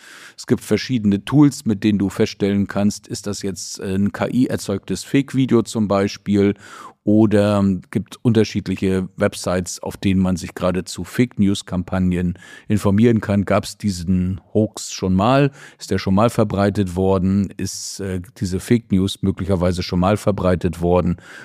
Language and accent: German; Mecklenburg-Vorpommern, Germany; weil es meine Heimat ist, ich hier zu Hause bin